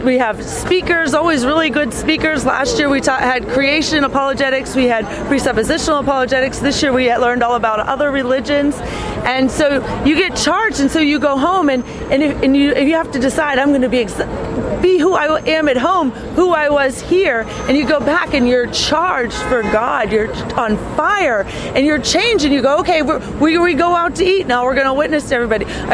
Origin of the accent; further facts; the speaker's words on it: Pittsburgh, Pennsylvania, United States; I'm from Pittsburgh, Pennsylvania.